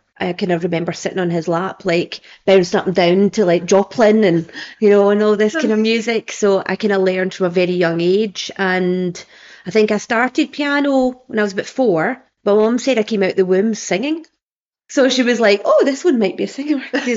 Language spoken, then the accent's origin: English; Scotland, United Kingdom; So I grew up in Kilbarkin.